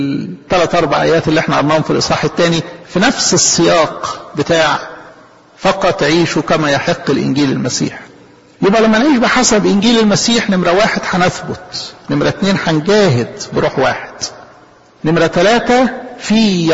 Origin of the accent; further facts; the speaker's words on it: Egypt; احنا عندنا في مصر